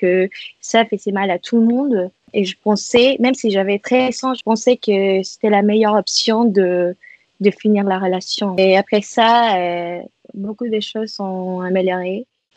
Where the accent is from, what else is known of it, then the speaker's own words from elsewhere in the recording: Lima, Peru; French is a second language; moved away as an adult; now in Paris, France; Je suis péruvienne, je viens de Lima, au Pérou. J'ai 23 ans et pour le moment, j'habite à Paris. Je fais une licence des lettres à la Sorbonne. J'ai passé presque toute ma vie au Pérou